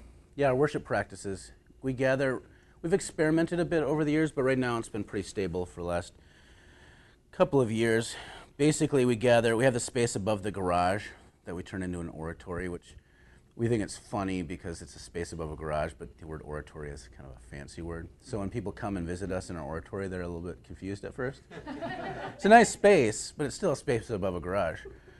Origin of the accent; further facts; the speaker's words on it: Minnesota, United States; I'm from Minnesota. We're very passive-aggressive people.